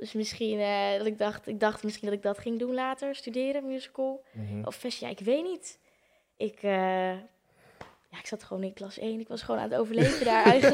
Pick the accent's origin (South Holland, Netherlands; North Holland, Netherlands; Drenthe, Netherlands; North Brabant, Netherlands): South Holland, Netherlands; Capelle aan den IJssel; born there; Ja, ik ben geboren in Capelle, maar mijn ouders wonen nu in Nieuwekerk